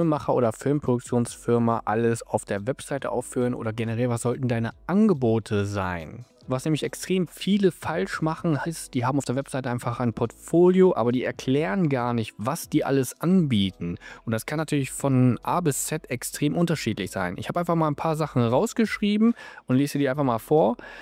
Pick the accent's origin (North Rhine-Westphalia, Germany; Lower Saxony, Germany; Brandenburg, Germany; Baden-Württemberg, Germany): Lower Saxony, Germany; Hanover; weil ich komme aus Hannover